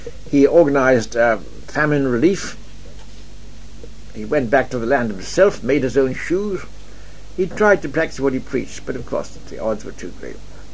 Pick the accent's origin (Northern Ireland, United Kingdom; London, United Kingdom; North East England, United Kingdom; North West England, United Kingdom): North East England, United Kingdom; I mean, I come from the North, you see, and there are no medieval villages in the North.